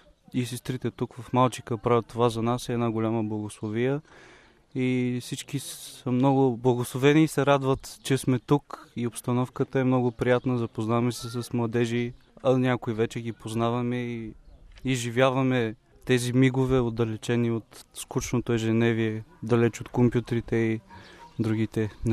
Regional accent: Rakovski, Plovdiv Province, Bulgaria; съм от Енория Пресвето Сърце Исусово, от град Раковски и съм на 20 години.

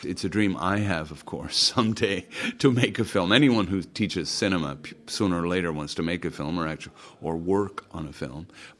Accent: Canada; now in Rome, Italy; I'm a Canadian Jesuit. I've been living in Rome and teaching at the Gregorian for 28 years.

